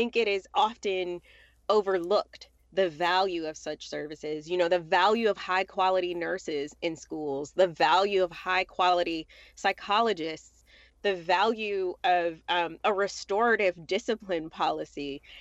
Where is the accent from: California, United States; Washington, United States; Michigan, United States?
Michigan, United States; Detroit; I myself, I grew up in Detroit. I am a product of poverty